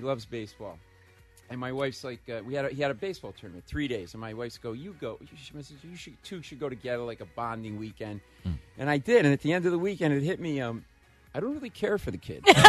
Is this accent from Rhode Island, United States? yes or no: yes; Providence, Rhode Island, United States; And it's like kind of being home for me because I grew up in Providence.